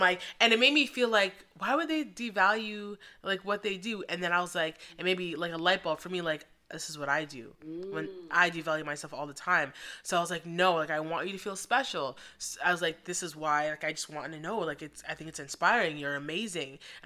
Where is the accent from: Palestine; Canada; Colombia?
Canada; Oshawa, Ontario; now in Ottawa, Canada; And I moved to Ottawa. I'm not from Ottawa. But I moved to Ottawa because I just needed to kind of get away from the city and even just where I was growing up, which is Oshawa.